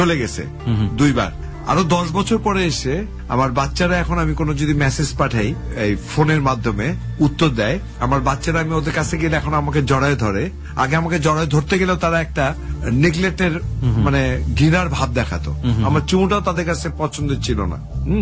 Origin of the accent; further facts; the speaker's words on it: Bangladesh; no, কারণ আমি যে বাংলাদেশি ইয়েতে বড় হয়েছি, কখনো তো আমি দেখিনি আমার বাবাকে কিচেনে যেতে